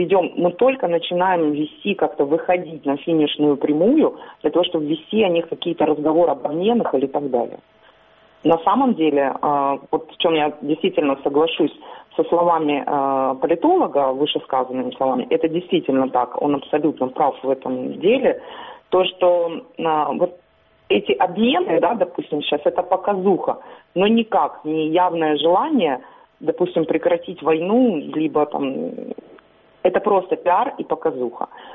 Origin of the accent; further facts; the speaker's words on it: Crimea, Ukraine; тому що я сама кримчанка